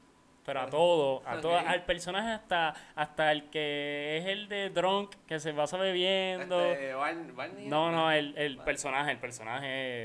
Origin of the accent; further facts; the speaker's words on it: Ponce, Puerto Rico; ya me fui de Ponce.